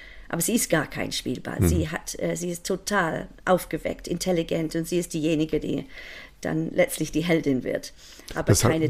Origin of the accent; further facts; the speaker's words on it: Leicester, East Midlands, United Kingdom; German is a second language; Ich komme aus Mittelengland, aus Leicester, aber ich liebe Cornwall.